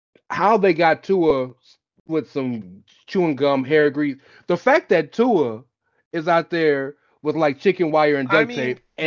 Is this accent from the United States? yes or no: yes; the South, United States; I'm from the South, dog.